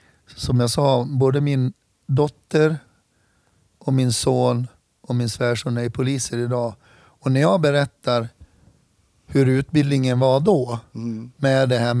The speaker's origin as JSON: {"language": "Swedish", "town": "Hedemora", "region": "Dalarna County", "country": "Sweden", "tie": "born or raised there", "said": "Jag är född och uppvuxen i Hedemora, i södra delen."}